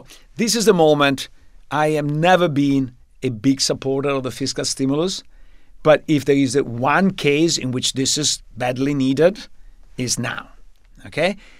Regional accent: Padua, Veneto, Italy; I grew up actually in Padua

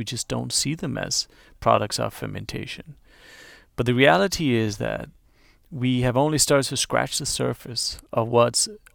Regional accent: Denmark; Or since we're from Denmark, we always say that we have more

